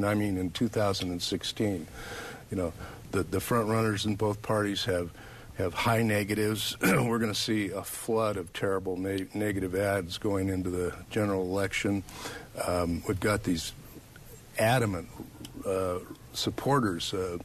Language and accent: English; United States; There was more trust as a kid in the 1950s growing up in America.